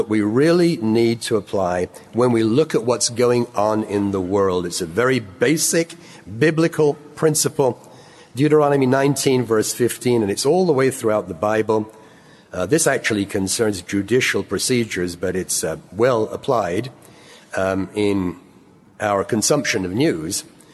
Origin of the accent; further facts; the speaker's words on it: England, United Kingdom; born there; Now, I was born in England, in a National Health Service hospital. And I was actually born in a year when the National Health Service came into existence